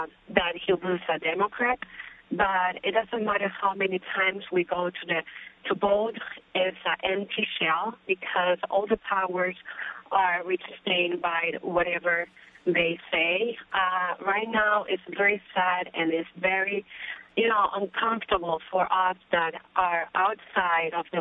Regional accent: Valencia, Carabobo, Venezuela; English is a second language; my country, I'm a Venezuela from Valencia, is shut down.

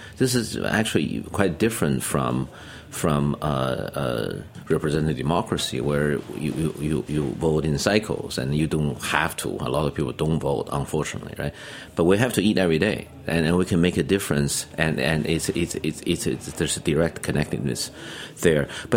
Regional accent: Beijing, China; I grew up in Beijing, right? It's just not enough.

